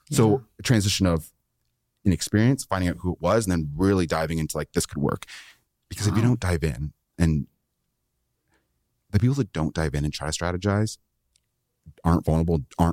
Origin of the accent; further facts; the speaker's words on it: Canada; I'm a Canadian kid.